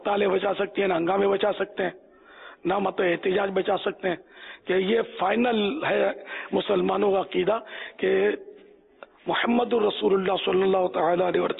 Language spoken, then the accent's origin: Urdu; Karachi, Sindh, Pakistan; born there; میں کراچی میں پیدا ہوا.